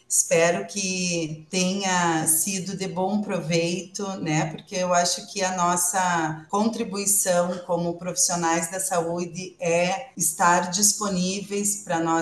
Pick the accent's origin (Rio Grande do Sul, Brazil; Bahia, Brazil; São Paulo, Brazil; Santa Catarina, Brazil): Rio Grande do Sul, Brazil; Soledade; Eu sou de uma cidade pertinha de você aí, eu sou de Soledade